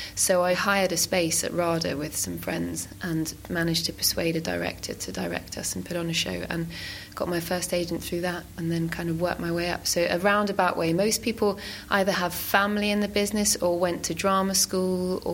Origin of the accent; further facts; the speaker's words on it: Higham, South East England, United Kingdom; We lived in Higham, so I lived in Higham until I was six, and my parents were both teachers.